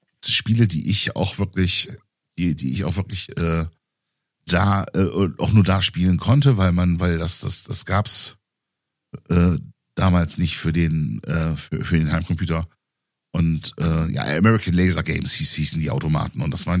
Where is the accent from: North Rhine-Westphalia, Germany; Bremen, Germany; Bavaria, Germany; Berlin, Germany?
Bremen, Germany; da, wo ich aufgewachsen bin in Bremen